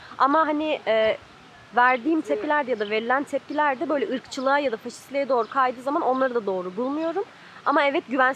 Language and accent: Turkish; Ankara, Turkey; Yani şöyle, 3. sınıftan beri Ankara'da yaşıyorum. O yüzden Ankaralıyım diyebilirim.